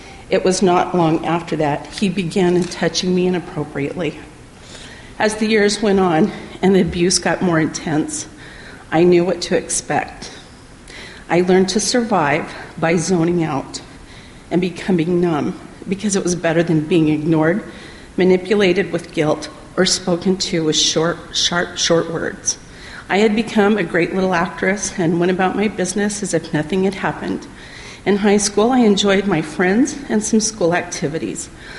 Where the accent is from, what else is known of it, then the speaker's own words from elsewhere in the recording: Fort Smith, Arkansas, United States; born there; also born or lived in Seattle; I was born in Fort Smith, Arkansas. My dad was in the Navy and got stationed in Seattle.